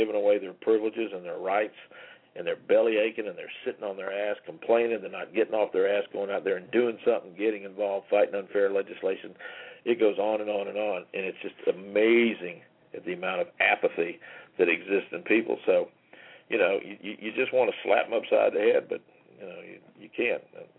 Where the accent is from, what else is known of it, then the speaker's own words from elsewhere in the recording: Gainesville, Florida, United States; first language French; also born or lived in New Hampshire; My old man moved our family to Gainesville in 54. We came down from New Hampshire. My old man came down here to work at the university in 52. We moved down here in August of 54. I'm a little 3.5-year-old French-Canadian kid that speaks nothing but French.